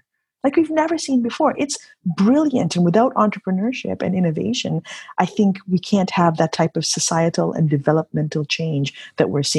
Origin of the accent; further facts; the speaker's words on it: Kenya; I grew up in Kenya, as I mentioned, East Africa, right?